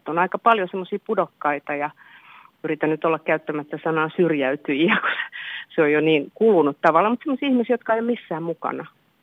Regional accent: Helsinki, Uusimaa, Finland; mä oon syntyisin Kalliosta. Mä oon hyvin rososesta miljöistä kotoisin, yhteisöstä, jossa tämmöiset ongelmat oli ihan joka päivässä. Mä oon nähnyt lapsena tosi paljon kaikenlaista.

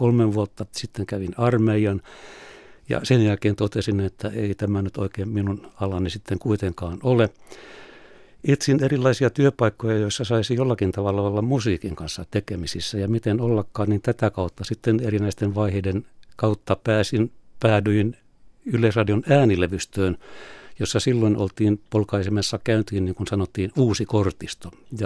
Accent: Vaasa, Ostrobothnia, Finland; kun olen siis Vaasasta kotoisin.

